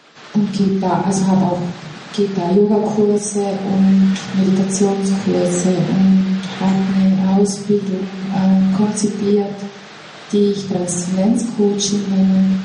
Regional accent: Trentino-Alto Adige, Italy; Ich bin aus Südtirol, also aus dem Unterland, wer von hier ist. Und ich bin schon seit dem letzten Jahrtausend hier auf diesem Stuhl.

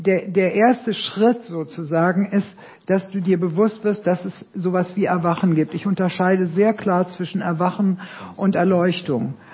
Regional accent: Berlin, Germany; born there; ich bin ein Kriegskind, bin im Krieg in Berlin geboren

